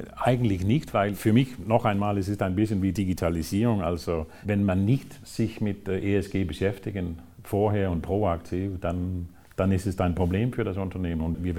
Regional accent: Denmark; German is a second language; Und wir sehen schon in einigen Ländern, in meiner Heimat Dänemark zum Beispiel

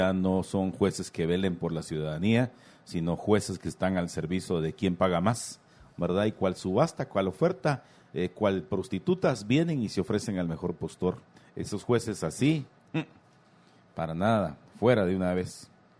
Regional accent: Guatemala City, Guatemala Department, Guatemala; Porque es la feria de mi pueblo, la feria de Jocotenango, aquí en Ciudad Capital

